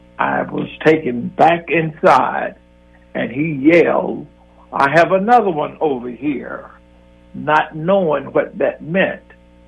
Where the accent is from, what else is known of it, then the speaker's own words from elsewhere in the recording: Milwaukee, Wisconsin, United States; born there; So when the officer asked me, "Where were you born?" I was born in Milwaukee.